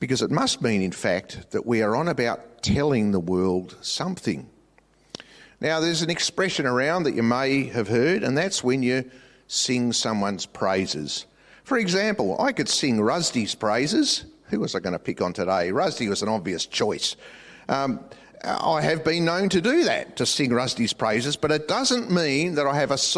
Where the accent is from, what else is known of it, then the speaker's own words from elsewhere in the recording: Australia; And as an Australian male, how would I react to that?